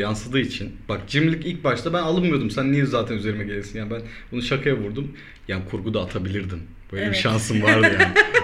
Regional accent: Konya, Turkey; Nerelisin? Dedi. Konyalıyım dedim.

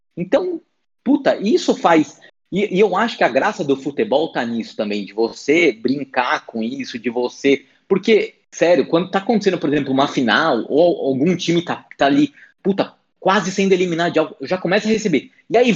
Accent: São Paulo, Brazil; Putz, é que eu sou de São Paulo, né? Sou paulistano aqui, da cidade mesmo de São Paulo.

